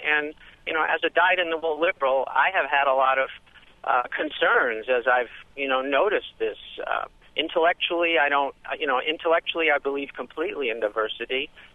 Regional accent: New York, United States; now in Oakland, United States; First of all, I wanted to say I grew up in New York, and I have an extensive liberal pedigree, if you will.

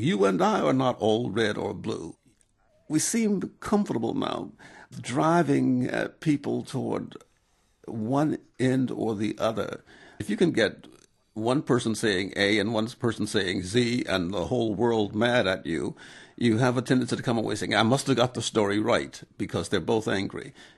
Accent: Okolona, Mississippi, United States; So I personally started this Baby Steps program in my hometown of Okolona, Mississippi, paying for it out of pocket.

